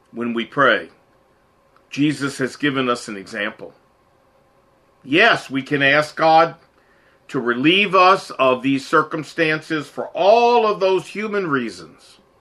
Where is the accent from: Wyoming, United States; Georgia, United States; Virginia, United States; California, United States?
Virginia, United States; Portsmouth; I grew up in Portsmouth, Virginia. I know about that city